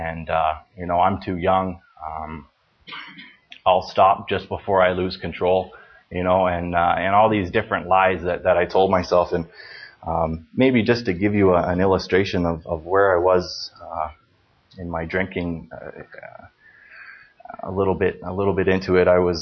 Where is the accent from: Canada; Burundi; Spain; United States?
Canada; Stony Plain, Alberta; born there; I was born in Stony Plain, Alberta. I born in a Catholic family.